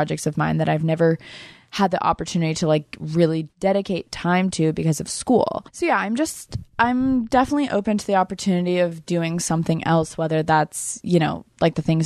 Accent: Tampa, Florida, United States; I'm from Tampa, Florida, and I'm kind of treating this as my last summer at home.

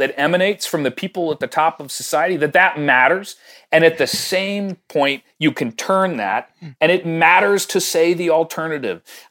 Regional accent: Wilmington, Delaware, United States; where I grew up in Wilmington with Jim Crow laws

